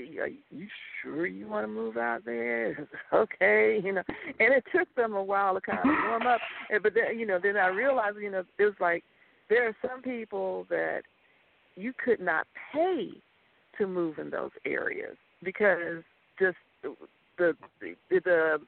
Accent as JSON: {"language": "English", "town": "Orlando", "region": "Florida", "country": "United States", "tie": "born or raised there", "said": "even though I grew up in the Orlando area"}